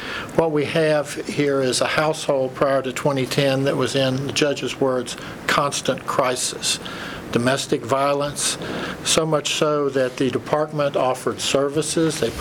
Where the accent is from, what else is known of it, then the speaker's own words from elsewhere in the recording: Bristol, Virginia, United States; I'm from Bristol, Virginia.